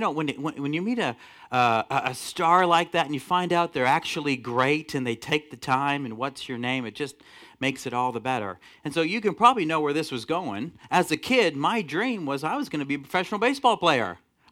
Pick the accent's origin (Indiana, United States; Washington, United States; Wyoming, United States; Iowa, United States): Iowa, United States; And so growing up in Iowa, as a lot of you know who are Iowans